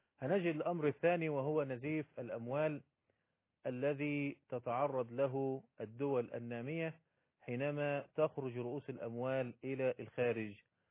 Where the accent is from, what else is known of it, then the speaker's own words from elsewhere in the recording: Egypt; خسارة يتعرض لها الاقتصاد في الدول الإسلامية، وخاصة عندنا في مصر.